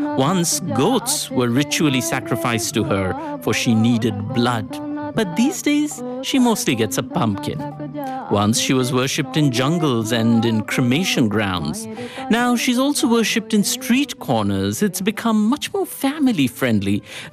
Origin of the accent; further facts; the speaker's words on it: India; now in United States; As an Indian in America, I'd gotten accustomed to my American friends and colleagues wishing me happy Diwali.